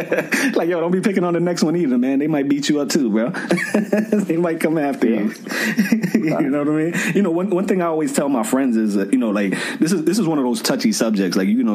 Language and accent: English; Bronx, New York, United States; growing up in the South Bronx. Like, in the South Bronx, I was just like you.